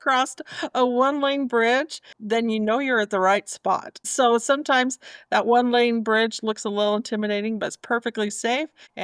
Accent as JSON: {"language": "English", "town": "Brigham City", "region": "Utah", "country": "United States", "said": "I'm married. I have four sons and three amazing grandchildren. I am from Brigham City, and when I'm not at Camp Fife, I am a teacher at Sunrise High School."}